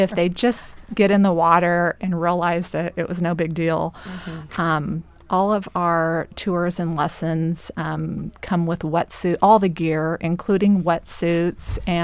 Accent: Astoria, Oregon, United States; also born or lived in Napa; Well, I am a native of Astoria. I grew up in Astoria. I graduated from Astoria High School.

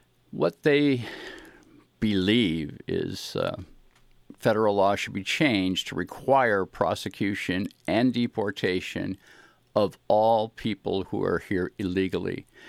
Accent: Los Angeles, California, United States; I grew up in Los Angeles, and I was proud of my Mexican friends.

